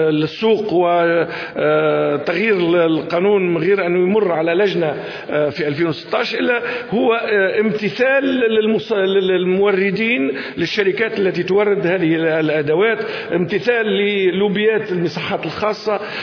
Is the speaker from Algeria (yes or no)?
no; Tunisia; فهذه اللوبيات موجودة عندنا في تونس